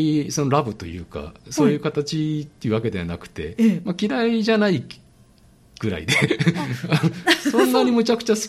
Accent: Kagoshima, Japan; 私は鹿児島の田舎の出身なので、

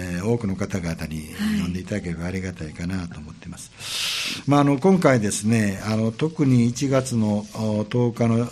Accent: Habikino, Osaka, Japan; 私のふるさと羽曳野に対する思いも書かせていただきました

